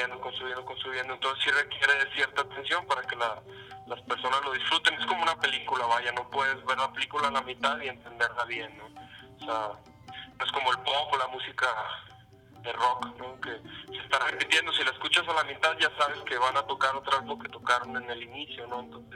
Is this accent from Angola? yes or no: no; Monterrey, Nuevo León, Mexico; Yo soy de Monterrey, por eso lo puedo decir, ¿no?